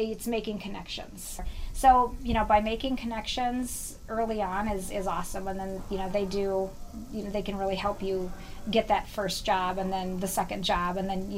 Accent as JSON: {"language": "English", "region": "South Dakota", "country": "United States", "tie": "born or raised there", "said": "I went to school in South Dakota State University, because I grew up in the Black Hills, and came to Minneapolis"}